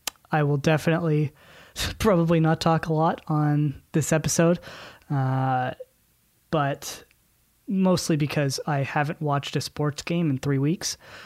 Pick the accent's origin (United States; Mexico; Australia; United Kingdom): United Kingdom; Scotland; I'm Scottish. Very, very Scottish.